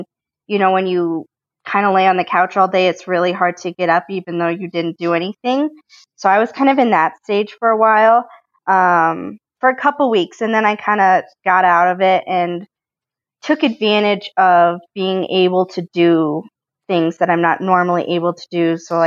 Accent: Colorado, United States; So I grew up in Colorado, and I grew up a competitive skier

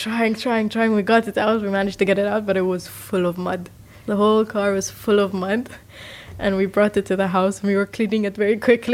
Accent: United States; born there; I'm half American. I was born in America.

